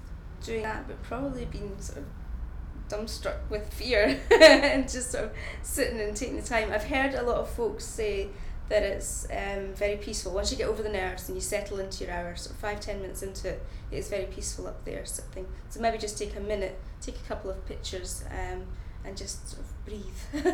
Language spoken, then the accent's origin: English; Madderty, Scotland, United Kingdom; I'm 32, nearly 33, a couple of days to go, and I'm from Madderty, which is a small sort of area in Perthshire, Scotland.